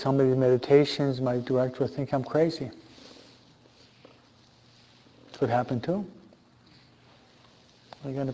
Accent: Philippines; accent: Filipino; English is a second language; He's not going to understand my Filipino accent, okay?

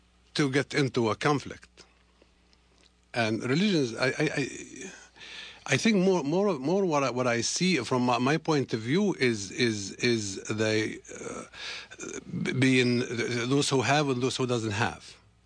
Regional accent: Tunisia; English is a second language; I mean, you're looking at my country. I'm from Tunisia.

